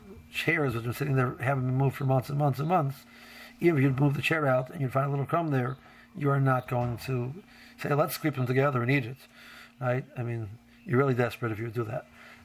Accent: Silver Spring, Maryland, United States; Again, I'm from Silver Springs, so I'm a more liberal, so maybe that's why I feel like that.

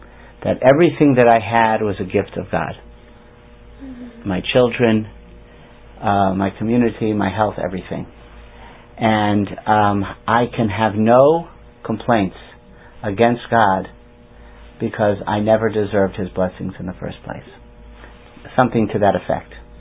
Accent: Silver Spring, Maryland, United States; I'm from Silver Spring. That's where we were visiting at the time.

